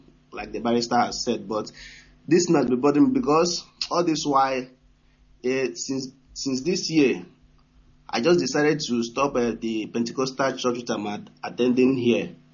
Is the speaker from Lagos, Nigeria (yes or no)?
no; Imo, Nigeria; now in Dakar, Senegal; I'm calling from Dakar, Senegal. I come from Ankokwa in Imo State, Biafra land.